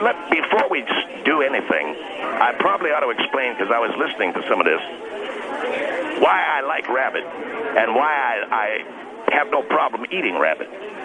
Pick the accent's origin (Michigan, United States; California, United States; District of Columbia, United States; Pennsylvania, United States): California, United States; I didn't want to live in California. I come from California. I sure as hell didn't want to come back here.